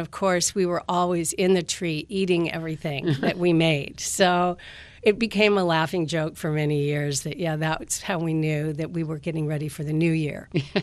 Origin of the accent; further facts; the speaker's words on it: Alaska, United States; Growing up in Alaska and living in a small island that was originally a Russian settlement